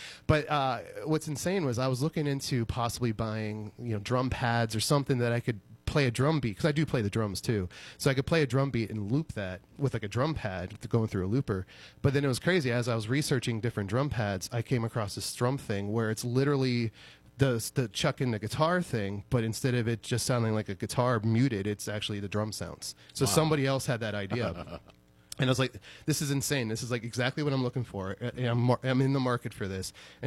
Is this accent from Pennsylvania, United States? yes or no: yes; Harborcreek, Pennsylvania, United States; It's my hometown, Harbor Creek, our colors were orange and black